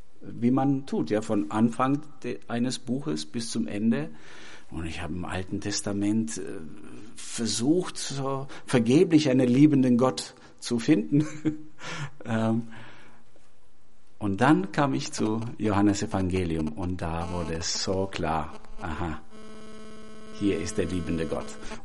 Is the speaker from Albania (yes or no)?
yes; Pogradec, Korçë County, Albania; now in Germany; So bin ich aufgewachsen in Albanien, in das atheistischste Land der Welt.